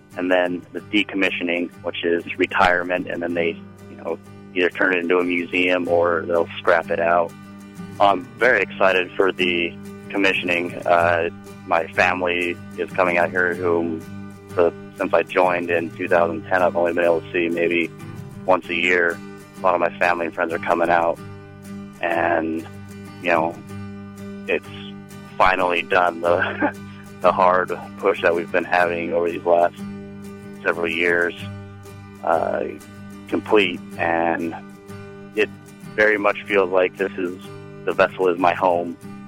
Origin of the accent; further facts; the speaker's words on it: Logan, Utah, United States; I'm from Logan, Utah. I went to Utah State for 3 years where I played hockey, and after that, I joined the Navy.